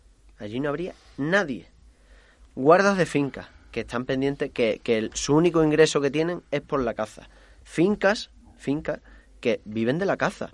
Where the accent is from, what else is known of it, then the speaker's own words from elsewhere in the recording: Huelva, Andalusia, Spain; now in Madrid, Spain; Yo he estado aquí en Madrid, sabéis que soy de Huelva